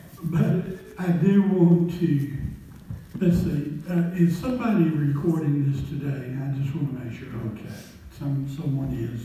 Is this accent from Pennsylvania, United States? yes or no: no; Mississippi, United States; Well, I grew up north. I grew up in North Mississippi.